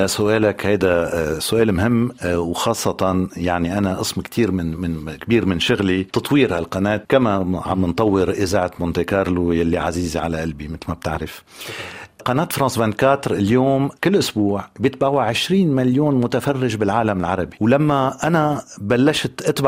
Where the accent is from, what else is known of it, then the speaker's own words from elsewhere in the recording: Lebanon; أنا أصل لبناني فبعرف هالشي بلبنان مع الأسف